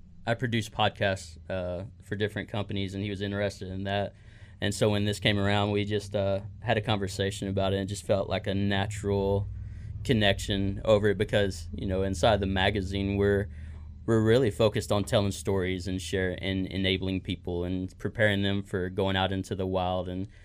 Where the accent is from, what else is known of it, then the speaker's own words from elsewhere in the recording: Texas, United States; I grew up in Texas and I had no experience with them.